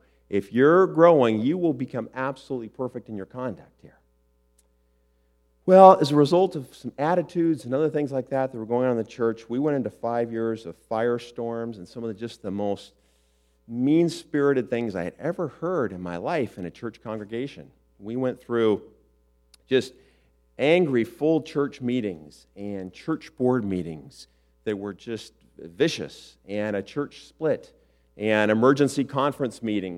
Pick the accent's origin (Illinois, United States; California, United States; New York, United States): California, United States; Loma Linda; And I grew up mostly in the Loma Linda area, was a junior deacon at the University Church by around age 14